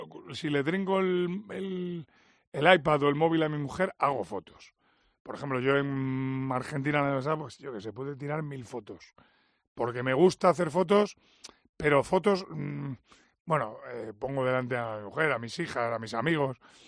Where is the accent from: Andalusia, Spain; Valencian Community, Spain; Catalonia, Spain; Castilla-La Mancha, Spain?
Andalusia, Spain; Cabra; en agosto y septiembre me iba a mi pueblo, a Cabra, y me tiraba hasta que empezaba el colegio. Me tiraba 40 días, igual, con los amigos de allí de mi pueblo.